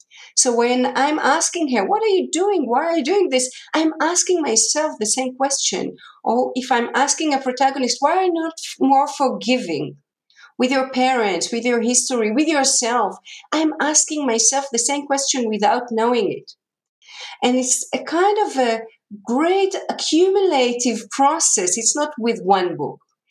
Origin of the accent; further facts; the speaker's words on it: Tel Aviv, Tel Aviv District, Israel; I was raised in Tel Aviv to these parents, to Holocaust in the background